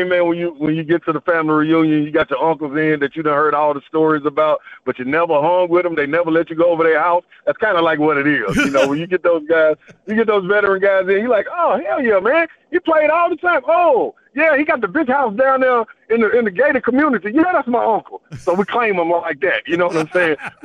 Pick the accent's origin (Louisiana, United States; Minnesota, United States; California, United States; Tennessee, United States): Tennessee, United States; Nashville; I grew up here in Nashville and understand what Vanderbilt was.